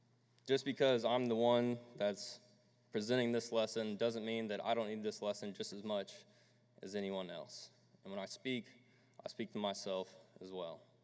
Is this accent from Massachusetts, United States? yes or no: no; Texas, United States; Now, I'm from Texas, and I come from a large metropolitan area, and so that's why our land is in Oklahoma